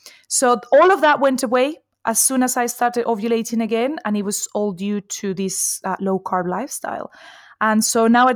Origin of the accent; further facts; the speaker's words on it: Colombia; also born or lived in Spain; as you said. I'm a nutritional therapist. I was born in Colombia, raised between Colombia and Spain. And this is something that many people like Spanish speakers notice with me, that I've got a very strange accent when I speak Spanish.